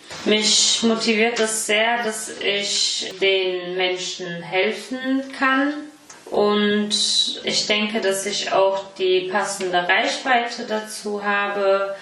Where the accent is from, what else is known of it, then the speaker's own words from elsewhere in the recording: Rödermark, Hesse, Germany; born there; bin 23 Jahre alt und gebürtige Rödermerkerin.